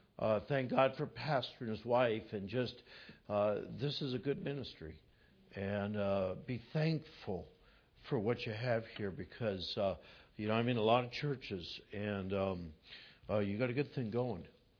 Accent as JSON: {"language": "English", "region": "California", "country": "United States", "tie": "born or raised there", "said": "I grew up in California, up in the mountains, and they're in a drought, and there was a drought when we were there, and in 91, the county we were in, which is, there's a good amount of Yosemite National Park in the county. It's Tuolumne County."}